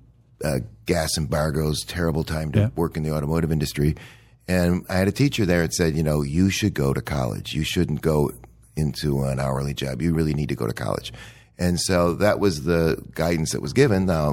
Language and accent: English; Detroit, Michigan, United States; Yeah, so I grew up in Detroit. My dad is an immigrant from Yugoslavia